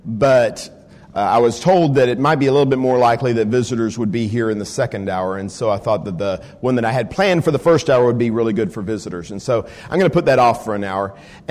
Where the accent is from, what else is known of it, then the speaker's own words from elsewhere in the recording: Texas, United States; now in Pensacola, United States; And yes, I am from Texas, like my brother Paul is. I live in Pensacola, Florida now.